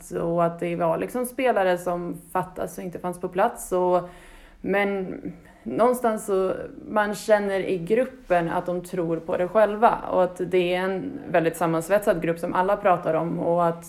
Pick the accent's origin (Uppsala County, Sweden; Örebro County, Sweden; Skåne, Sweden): Uppsala County, Sweden; Uppsala; moved away; Jag är från Uppsala och har nu bott här i snart 7 år i sommar.